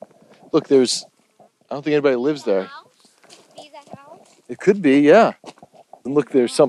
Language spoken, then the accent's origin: English; United States; I'm from the United States. I'm here with my family down the road, and I'm researching my Irish family history.